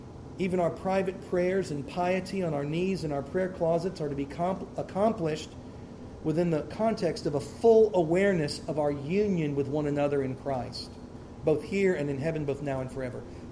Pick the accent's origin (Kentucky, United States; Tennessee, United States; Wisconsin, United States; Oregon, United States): Tennessee, United States; I want to make sure. I'm from Tennessee, you know.